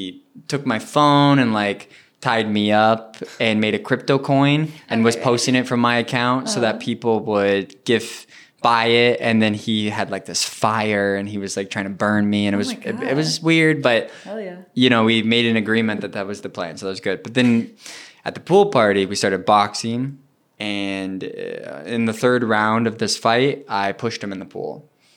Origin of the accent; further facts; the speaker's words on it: New York, United States; I'm from New York.